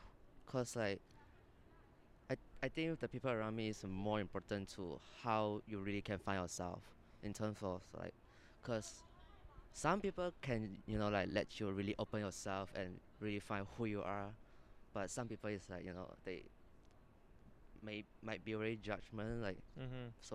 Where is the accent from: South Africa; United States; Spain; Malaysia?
Malaysia; English is a second language; moved away; I'm from Malaysia.